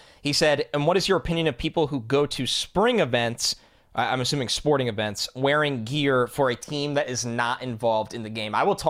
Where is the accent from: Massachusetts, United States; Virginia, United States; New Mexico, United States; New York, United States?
New York, United States; I am from New York. I am a diehard Mets fan.